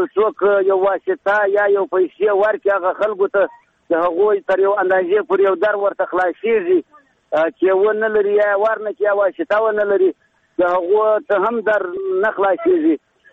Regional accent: Badghis, Afghanistan; now in Herat, Afghanistan

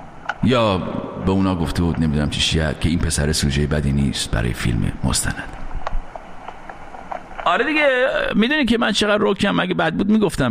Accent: Iran; moved away; از ایران اومدم بیرون.

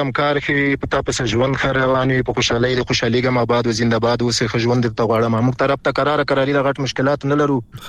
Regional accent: Paktika, Afghanistan; د افغانستان د پکتیکا ولایت نه در سره پلایم

